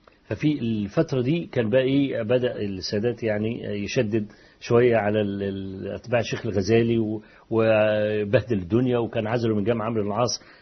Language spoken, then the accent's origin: Arabic; Egypt; also born or lived in Spain; فكنت امسك ورقه كده واقول ان انا من مصر